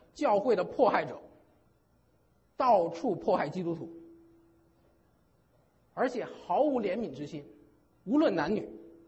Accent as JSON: {"language": "Chinese", "country": "China", "said": "命运，我们知道，在中国人来讲的话呢，就是讲的是啊，要靠自己，要靠自己的努力，人定胜天。"}